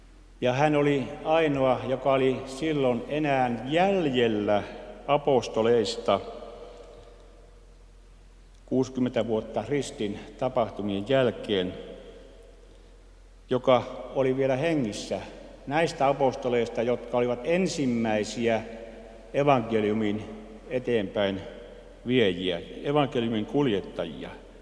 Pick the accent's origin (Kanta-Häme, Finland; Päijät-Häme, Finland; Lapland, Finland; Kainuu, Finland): Lapland, Finland; Salla; Minä lappilaisena 50 vuotta asunut Lapissa, syntynyt Sallassa ja rajoja vartioinut montakymmentä vuotta